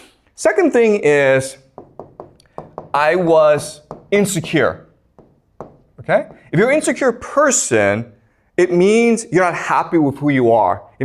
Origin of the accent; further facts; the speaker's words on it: Canada; also born or lived in China; So I was born in China in 1976, and my family went over when I was 1983 when I was like six, okay? So I was a poor immigrant in Canada.